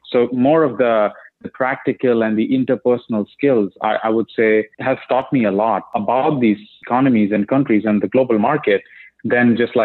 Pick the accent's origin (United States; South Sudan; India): India; moved away as an adult; being kind of born and raised in India.